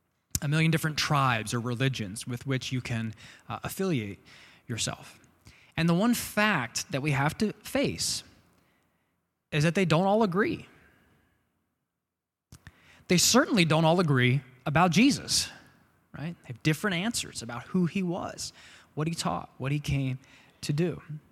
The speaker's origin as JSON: {"language": "English", "country": "United States", "said": "it's not very difficult, as an American at least, to know how to feel about the Russian invasion of Ukraine, right?"}